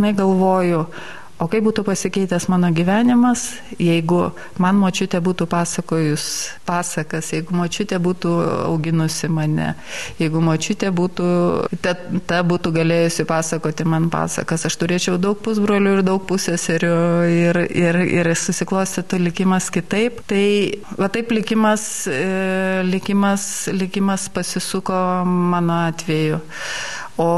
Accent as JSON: {"language": "Lithuanian", "town": "Klaipėda", "region": "Klaipėda County", "country": "Lithuania", "said": "Aš pati esu klaipėdietė, o mamos tėviškiai yra po Elektrėnų ežeru, nes jos sodybą užpylė."}